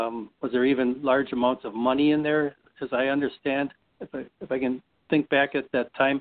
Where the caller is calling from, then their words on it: Wisconsin, United States; Hi, Dave. … from Wisconsin.